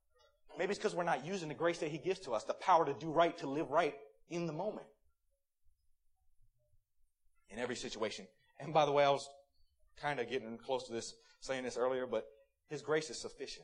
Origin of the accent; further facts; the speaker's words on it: Marlboro, Maryland, United States; I grew up in Marlboro, Maryland, all right?